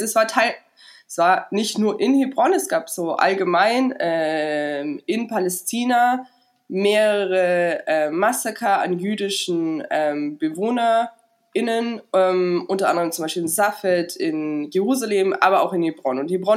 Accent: Germany; Und ich als Deutsche darf da durchgehen

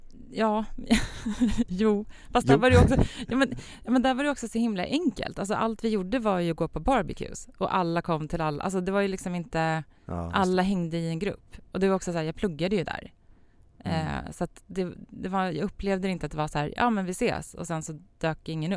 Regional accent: Sweden; Och jag som svensk bara, gud vad härligt att bara kunna få så här skratta och leva.

